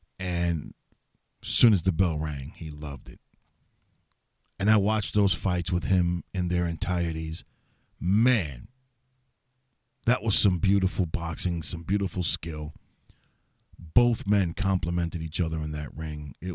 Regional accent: New York, United States; I'm from New York, so you got New York Post.

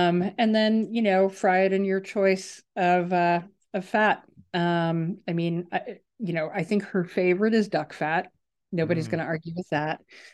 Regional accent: Manhattan, New York, United States; Born and raised in Manhattan.

